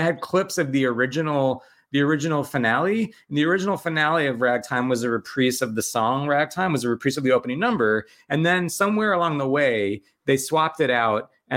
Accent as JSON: {"language": "English", "region": "New York", "country": "United States", "said": "Yeah. So I'm from Long Island. And so I saw, you know, I saw like every show."}